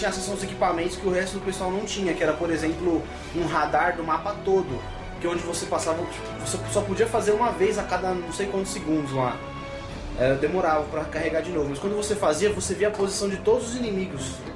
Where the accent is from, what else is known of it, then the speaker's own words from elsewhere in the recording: Minas Gerais, Brazil; lá em Minas Gerais, porque como eu sou mineiro, eu passei um tempo lá